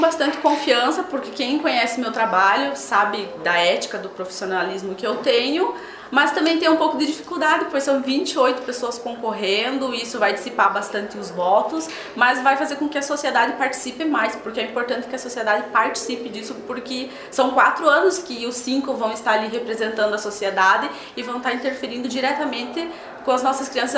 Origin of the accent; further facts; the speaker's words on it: Xanxerê, Santa Catarina, Brazil; eu tenho 27 anos, sou natural de Xanxerê, sou educadora social